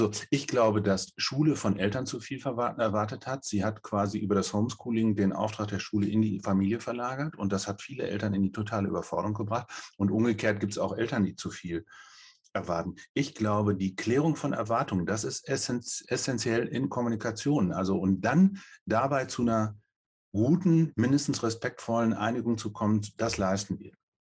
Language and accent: German; North Rhine-Westphalia, Germany; Ich bin in der Paderborner Gegend groß geworden. Da können Sie sich vorstellen, katholischer geht in Deutschland kaum noch, höchstens in einigen Ecken in Bayern.